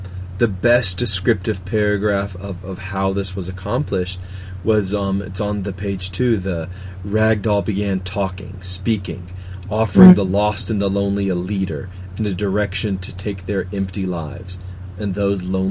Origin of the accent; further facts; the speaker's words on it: United States; being an American last year, definitely.